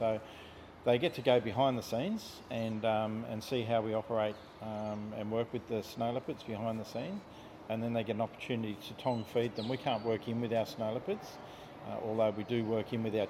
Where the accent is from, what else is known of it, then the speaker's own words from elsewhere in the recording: South West England, United Kingdom; born there; I was born in Devon where his zoo is.